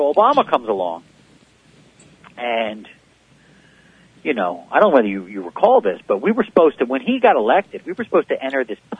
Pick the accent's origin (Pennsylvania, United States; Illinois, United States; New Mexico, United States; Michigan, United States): Pennsylvania, United States; Philadelphia; As you can probably tell from my book, and you can hear it, I'm from Philadelphia. I'm not afraid of any of this. I grew up on the Philadelphia playgrounds with the Philadelphia sports teams.